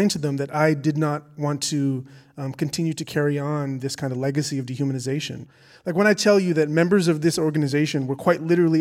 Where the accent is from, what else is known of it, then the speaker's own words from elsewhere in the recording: Canada; So that was an interesting access point with my being Canadian.